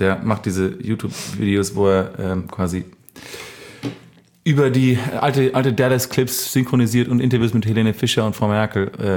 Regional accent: Kiel, Schleswig-Holstein, Germany; Wir kommen aus Kiel.

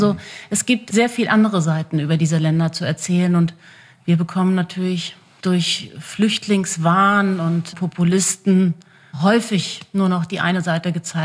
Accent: Munich, Bavaria, Germany; Also ich bin mit persischem Essen in München aufgewachsen.

